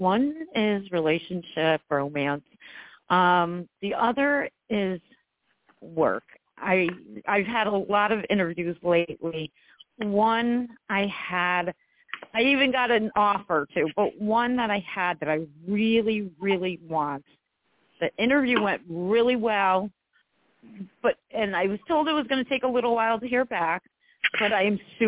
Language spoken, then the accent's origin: English; New York, United States; I'm from New York.